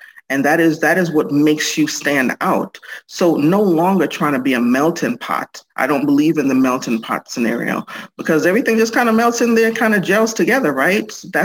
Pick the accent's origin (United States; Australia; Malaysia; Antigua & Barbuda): Antigua & Barbuda; I'm from the Caribbean. My dad is from Mississippi. I was born in Antigua in the Caribbean.